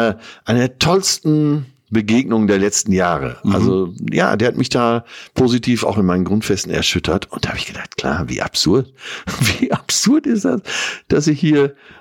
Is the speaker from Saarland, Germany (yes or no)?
no; North Rhine-Westphalia, Germany; als typischer Münsterländer war das Schnitzel natürlich so das höchste der Gefühle